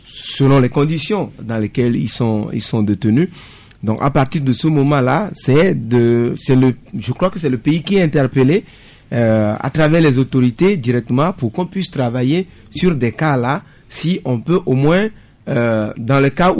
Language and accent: French; Togo; De toute façon, nous aspirons à un mieux-être en tant que Togolais et nous aspirons à un Togo de demain où toutes les libertés des uns des autres sont respectées.